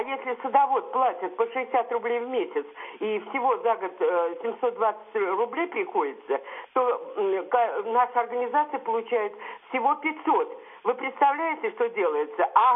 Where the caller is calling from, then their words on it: Moscow, Russia; Я звоню из Москвы.